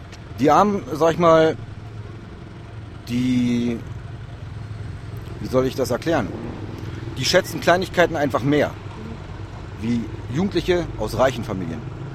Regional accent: Germany; Das ist in Deutschland, da wo ich herkomme, nicht so.

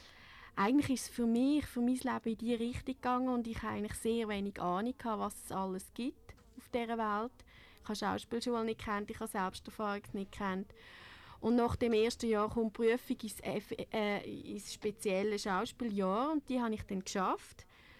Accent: Kriens, Lucerne, Switzerland; Ich bin in Kriens aufgewachsen und dann in Luzern in die Kunstgewerbeschule.

